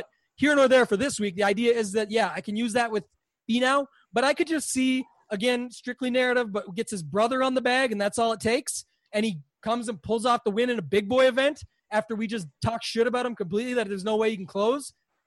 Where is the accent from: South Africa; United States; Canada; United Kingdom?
Canada; as a Canadian who has access to this stuff very easily